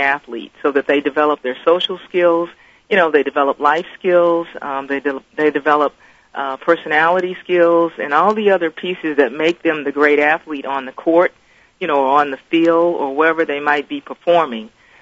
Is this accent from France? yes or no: no; Texas, United States; I grew up in Central Texas and just played basketball at the University of Houston on a scholarship